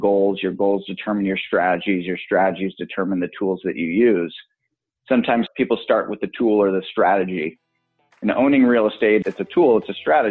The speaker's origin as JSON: {"language": "English", "town": "Buffalo", "region": "New York", "country": "United States", "tie": "born or raised there", "said": "So I grew up right outside of Buffalo, New York."}